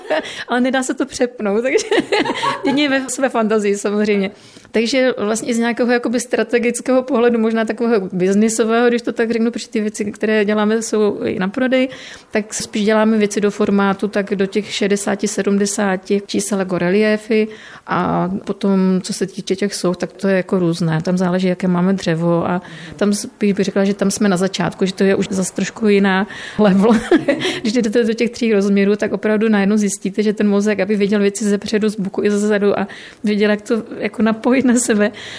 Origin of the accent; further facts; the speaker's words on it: Moravian-Silesian Region, Czechia; že jsme tady z Ostravska